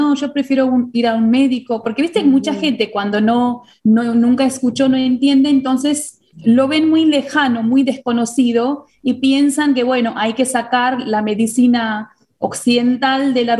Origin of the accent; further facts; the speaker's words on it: India; Spanish is a second language; Porque viste que yo soy de la India